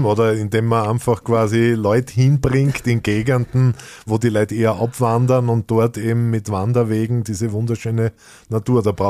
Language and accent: German; Austria; ist ja bei uns in Österreich auch so ähnlich, oder?